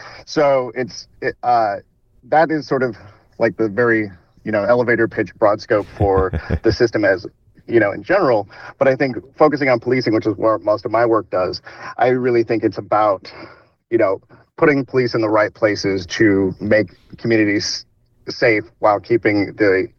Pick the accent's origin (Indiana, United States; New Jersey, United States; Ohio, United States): Indiana, United States; now in Washington, United States; like, my home state of Indiana, but also just across, I live in D.C. now